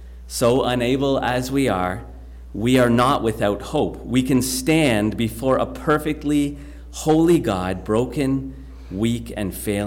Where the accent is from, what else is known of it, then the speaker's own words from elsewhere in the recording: North Bay, Ontario, Canada; I was from North Bay, and she was from Sault Ste. Marie